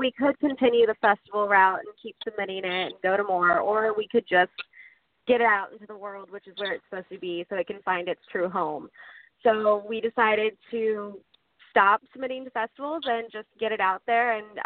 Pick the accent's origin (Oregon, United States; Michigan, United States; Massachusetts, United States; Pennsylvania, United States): Oregon, United States; Portland; I love filming in Portland. I'm from Portland, and my family's from Portland.